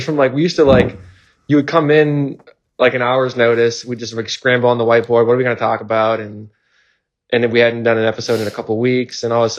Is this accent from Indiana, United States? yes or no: no; Boston, Massachusetts, United States; I did say I'm from Boston. I said that.